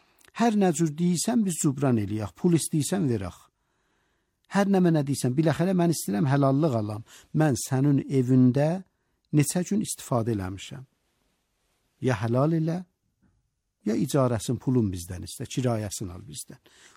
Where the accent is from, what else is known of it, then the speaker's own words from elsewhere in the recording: Iran; Dedik, biz İranlıyıq.